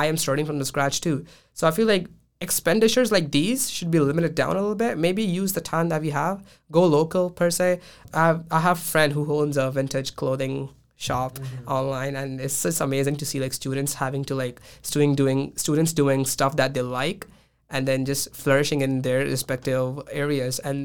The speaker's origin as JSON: {"language": "English", "country": "India", "said": "because I'm Indian and we have a lot of, like, festivals and stuff like that."}